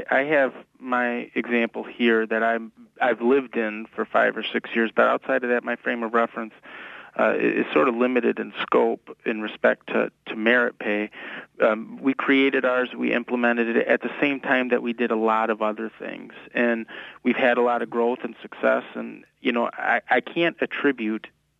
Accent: Oscoda, Michigan, United States; I'm from Oscoda. I went to school in Oscoda, and I've been in different places, but I'm back now.

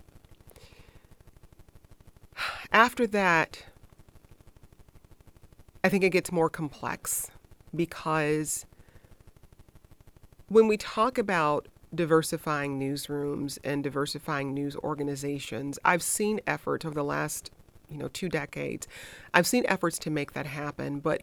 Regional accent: Detroit, Michigan, United States; I grew up in Detroit, an industrial city, and, you know, watched a lot of these things play out in my neighborhood, in my community.

